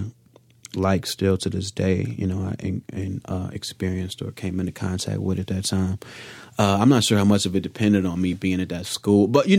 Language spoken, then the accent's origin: English; Chicago, Illinois, United States; Like I said, I'm from Chicago, dude.